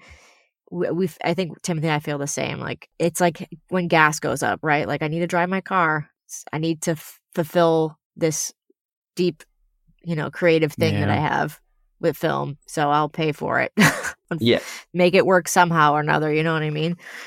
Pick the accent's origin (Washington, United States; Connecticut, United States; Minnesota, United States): Connecticut, United States; now in Los Angeles, United States; I'm from Connecticut, and I haven't heard the word grinder to describe a sub sandwich in forever because nobody says that out here in LA.